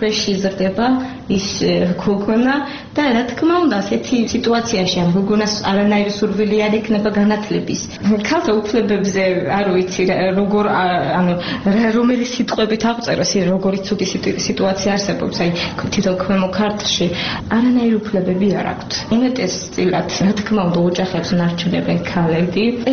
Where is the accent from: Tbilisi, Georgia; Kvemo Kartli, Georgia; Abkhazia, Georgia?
Kvemo Kartli, Georgia; Kesalo; born there; მეც დავიბადე იქ სადაც მოსახლეობის უმრავლესობას წარმოადგენს ეთნიკურად აზერბაიჯანელები, კომპაქტურად არიან დასახლებული, ეს არის გარდაბნის რაიონი, სოფელი ქესალო.